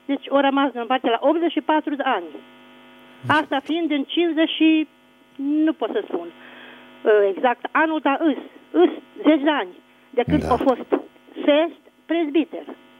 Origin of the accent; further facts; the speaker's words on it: Arad, Arad County, Romania; sunt din Arad, județul Arad.